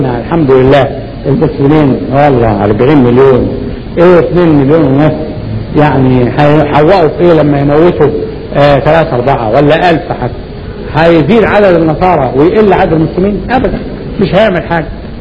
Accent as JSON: {"language": "Arabic", "region": "Upper Egypt", "country": "Egypt", "said": "انا اعرف ان احنا عندنا في الصعيد"}